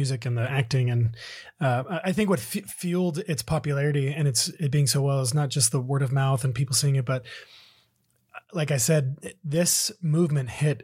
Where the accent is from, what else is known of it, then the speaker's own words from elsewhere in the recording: California, United States; We grew up in Southern California.